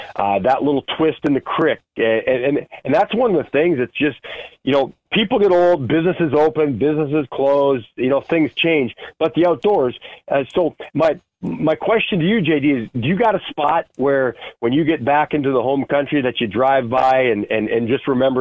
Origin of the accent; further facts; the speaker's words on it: Lemoore, United States; I grew up in Lemoore, spent some time living there, and still get to Lake Lemoore and the James River.